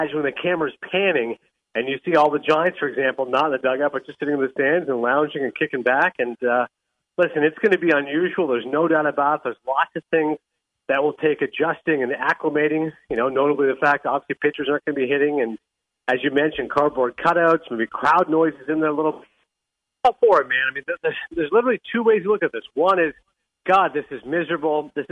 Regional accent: Toronto, Ontario, Canada; because of my ties growing up in Toronto

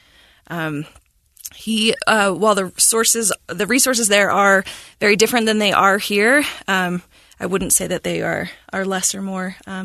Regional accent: Cache Valley, Utah, United States; So I grew up mostly in Utah. I was born in Cache Valley, and we moved around a bit as my dad rejoined the Army. And so when I was 7, we ended up back in Cache Valley, and I went to school there

